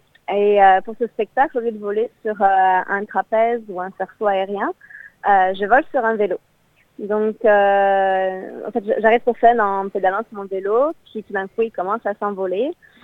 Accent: Strasbourg, Grand Est, France; Donc en fait, moi j'ai grandi à Strasbourg et donc quand j'étais petite, j'ai commencé le cirque vers 10 ans.

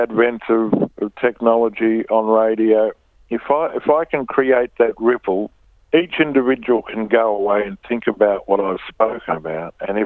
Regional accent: Balranald, New South Wales, Australia; I did a gig in my hometown of Balranald on the weekend

